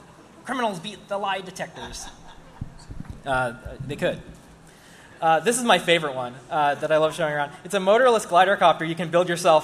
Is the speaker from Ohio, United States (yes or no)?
no; Seattle, Washington, United States; I'm from Seattle, and we still haven't got a monorail, so it's kind of a letdown.